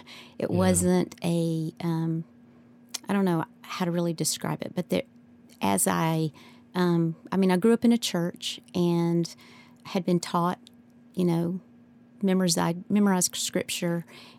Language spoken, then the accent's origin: English; Black Mountain, North Carolina, United States; My husband and I both grew up in Black Mountain, went through grade school and high school, and then attended Montreat when it was a two-year college.